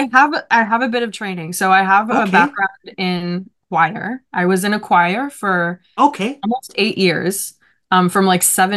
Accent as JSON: {"language": "English", "town": "Toronto", "region": "Ontario", "country": "Canada", "said": "I am a musician from Toronto, currently playing some rock and roll music."}